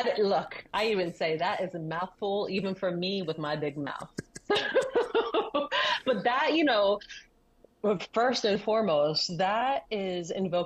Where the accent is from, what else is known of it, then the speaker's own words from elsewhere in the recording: New Jersey, United States; I grew up in Southern New Jersey in a very, like, in the Reagan era, in the Reagan, like, Reagan country.